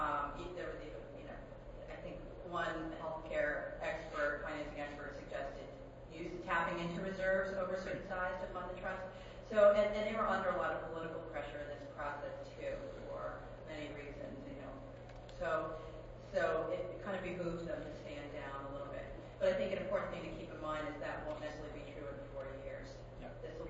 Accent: Massachusetts, United States; from Massachusetts.

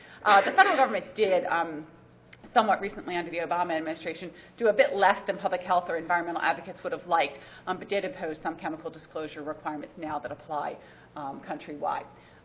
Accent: Maryland, United States; I use Maryland as the example, my home state, which is currently underwater.

